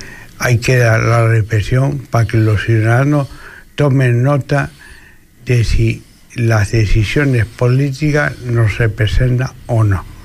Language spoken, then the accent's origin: Spanish; Canary Islands, Spain; somos paisanos, somos de la misma tierra, que somos canarios.